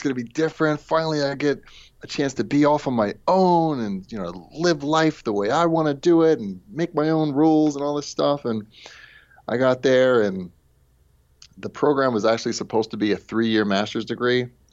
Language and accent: English; Wilmington, Delaware, United States; So we grew up in Delaware.